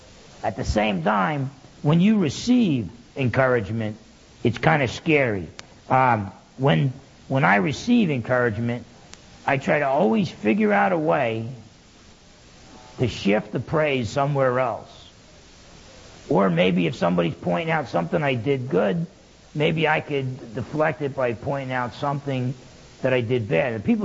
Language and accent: English; New Jersey, United States; now in Washington, United States; And I said, well, I'm from New Jersey originally.